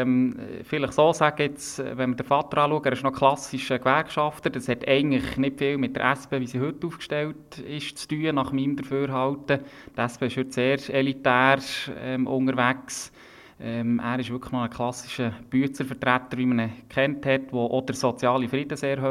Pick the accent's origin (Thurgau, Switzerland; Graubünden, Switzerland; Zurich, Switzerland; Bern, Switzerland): Bern, Switzerland; Nichtsdestotrotz ist Bern nach wie vor meine Heimat und ich lebe gerne hier.